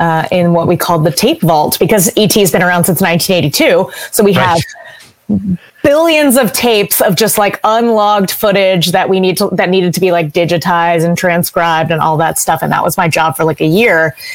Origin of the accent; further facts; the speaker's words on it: Delaware, United States; And after college, I moved home. I'm from Delaware